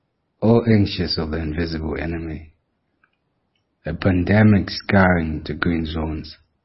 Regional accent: Zimbabwe; I am 22 years old. I am from the Republic of Zimbabwe.

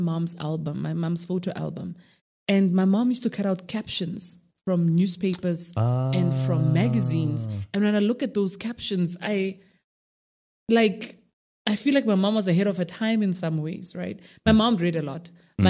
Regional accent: Mafikeng, North West, South Africa; That's Mafikeng, which is also, Mafikeng gets to claim me because I grew up in Mafikeng.

